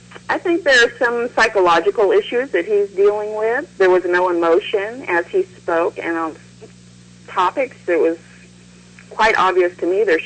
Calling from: Alabama, United States; I'm in Alabama.

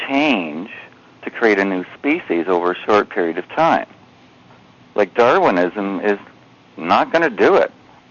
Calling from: British Columbia, Canada; from Vancouver Island.

